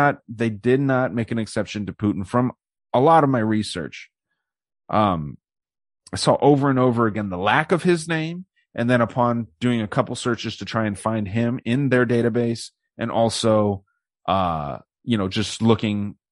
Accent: Arizona, United States; Gabby Gifford, shot in my hometown here. Her husband is now my senator, one of my senators. Kyrsten Sinema, the hot lesbian yoga lady, is the other one.

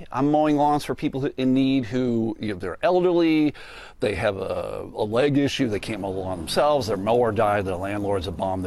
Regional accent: Buffalo, New York, United States; I grew up in Buffalo. I'm a Buffalo Bills fan.

